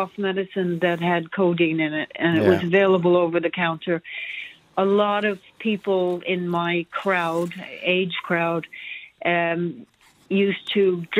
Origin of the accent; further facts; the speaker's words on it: Brooklyn, New York, United States; now in Leitrim, Ireland; Well, I was born and raised in the States, in Brooklyn, New York.